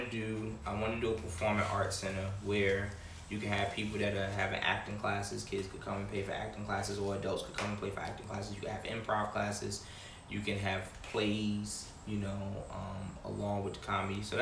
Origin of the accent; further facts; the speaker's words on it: Fayetteville, North Carolina, United States; I want a comedy club in my hometown, but a place like here, Fayetteville, where it ain't as big as Raleigh.